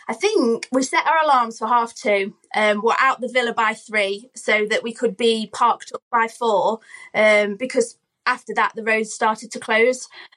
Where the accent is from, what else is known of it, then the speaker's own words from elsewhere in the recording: Nottingham, East Midlands, United Kingdom; Like, I'm from Nottingham, and I got to have a picture with Robin Hood.